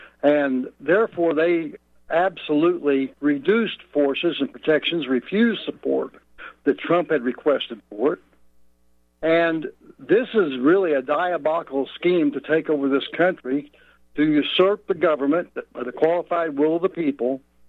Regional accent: United States; I'm an American. They did the same nonsense to me

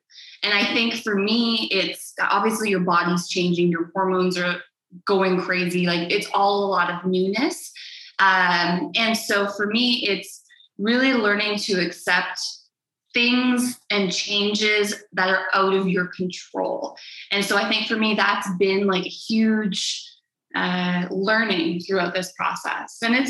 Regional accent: Canada; moved away as an adult; now in Mexico; So we are Canadian, and we decided back in the fall, November, end of November, to come to Mexico.

